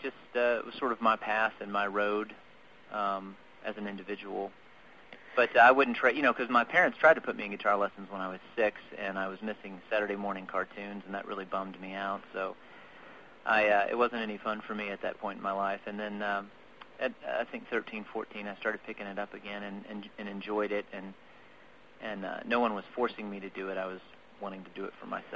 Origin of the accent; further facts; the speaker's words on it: Texas, United States; I grew up in Texas, actually, for 10 years of my life